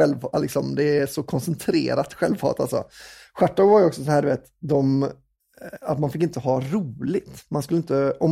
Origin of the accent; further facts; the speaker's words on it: Västra Götaland County, Sweden; jag är från Bohuslän, men jag är ju liksom Schartau.